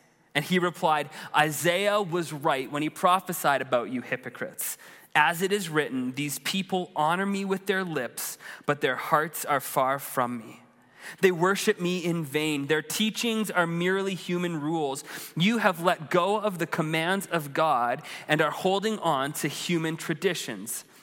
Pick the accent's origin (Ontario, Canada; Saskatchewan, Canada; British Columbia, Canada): British Columbia, Canada; Many of you know, I grew up in the Okanagan, and we used to joke that there were five seasons in the Okanagan.